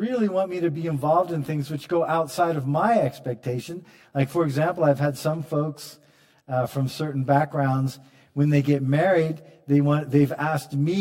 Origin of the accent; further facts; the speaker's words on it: Pacific Northwest, United States; I come from the United States, and I come from the northwest part of the United States, which is a culture that's different than, say, the southern U.S.